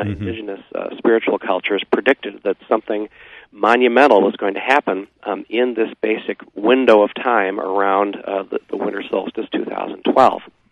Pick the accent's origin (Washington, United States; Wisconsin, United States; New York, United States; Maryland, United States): Wisconsin, United States; Milwaukee; also born or lived in Colorado / Santa Barbara; I was born and raised in the Milwaukee area, and I left and went to college when I was 18, and returned. I'm now 60 years old, and I returned about 8 years ago after a stint in Colorado and then a stint in Santa Barbara, California.